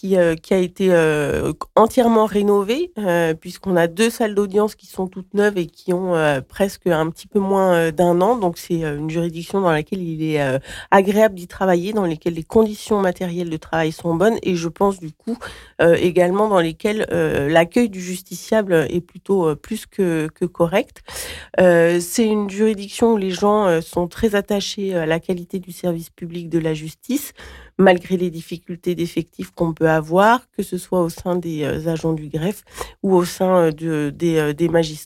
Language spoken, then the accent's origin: French; Saint-Étienne, Auvergne-Rhône-Alpes, France; now in Creuse, France; J'ai grandi à Saint-Étienne, mais effectivement, une creusoise d'adoption depuis un certain nombre d'années.